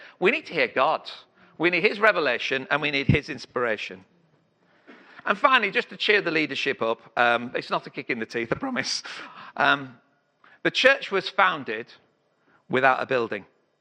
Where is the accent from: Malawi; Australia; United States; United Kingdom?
United Kingdom; Yorkshire and the Humber; now in Sheffield, United Kingdom; I had to learn Sheffield when I came here, and I'm a Yorkshireman. But we speak proper up in North Yorkshire, not like you lot down here.